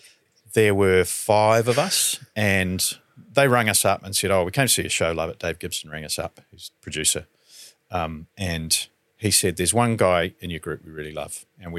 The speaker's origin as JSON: {"language": "English", "town": "Palmerston North", "region": "Manawatū-Whanganui", "country": "New Zealand", "tie": "born or raised there", "said": "I grew up in Palmerston North."}